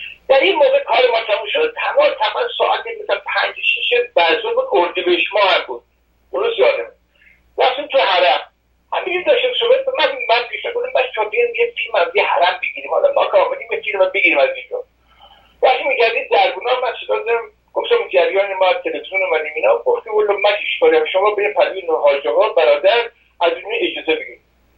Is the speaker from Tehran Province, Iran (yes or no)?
no; Mashhad, Razavi Khorasan, Iran; من تو مشهد بزرگ شدم